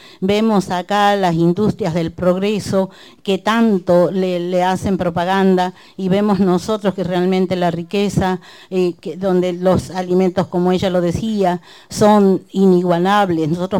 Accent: Jujuy, Argentina; de la Cuenca de Pozuelos, de la Nación Colla.

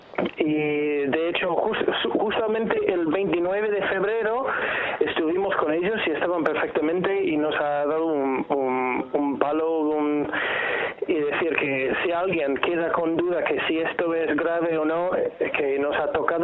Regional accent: United States; Ahí, yo, que soy de Estados Unidos, el cantante principal y compositor de la mayoría de los temas

